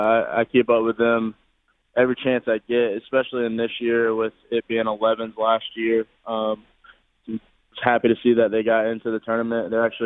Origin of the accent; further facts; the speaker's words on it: Jacksonville, Florida, United States; because I'm from Jacksonville area. That's my team.